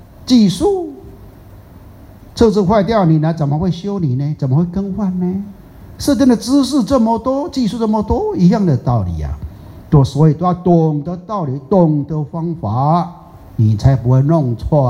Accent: Taiwan; 一般我们台湾人大部分呐、啊、哦，大部分呐、啊，除了那个 baby 很小不算了、啊、哈、哦，一般来讲啊。都有吃过啊，大概都有吃过哈、哦。

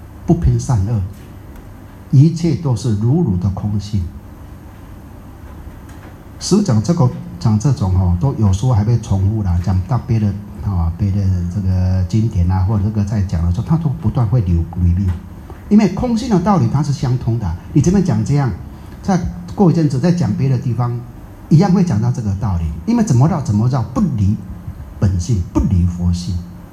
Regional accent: China; 竟然是我们中国人自己啊自己的出家人讲出来

